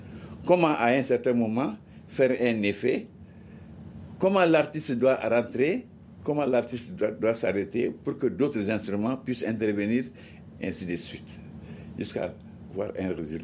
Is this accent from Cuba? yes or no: yes; Cuba; moved away; Et quand je suis venu de Cuba